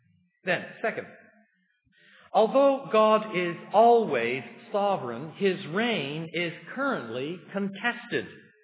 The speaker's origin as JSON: {"language": "English", "country": "Canada", "said": "Since I'm a Canadian, Her Majesty Queen Elizabeth II is my queen, my monarch, as much as yours."}